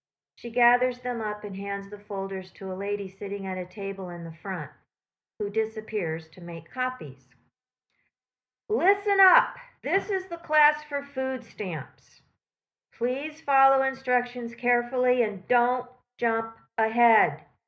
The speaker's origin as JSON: {"language": "English", "region": "Midwest", "country": "United States", "said": "I can't help it, I'm from the Midwest. We're bred to be punctual."}